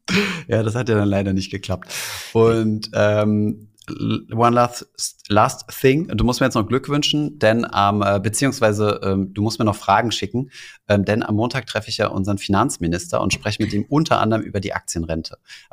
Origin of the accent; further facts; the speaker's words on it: Saarland, Germany; Ja, stimmt, ja. Das Saarländer ist